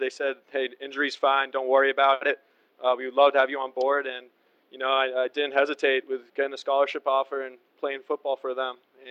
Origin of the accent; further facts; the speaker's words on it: Massachusetts, United States; I'm definitely a huge New England Patriots fan growing up in the Boston area, Cape Cod